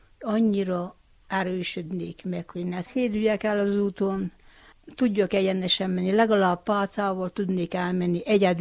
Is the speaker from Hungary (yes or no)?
no; Gyergyó, Harghita, Romania; Igen, ott is összegyűltünk a karácsonyfa. Mindig volt, mert az erdőből a bátyáim hoztak mindig friss fenyőt